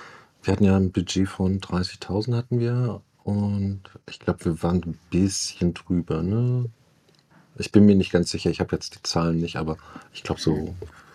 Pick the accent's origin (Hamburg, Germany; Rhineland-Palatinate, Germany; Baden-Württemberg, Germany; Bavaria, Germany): Hamburg, Germany; würde ich jetzt mal als Hamburger sagen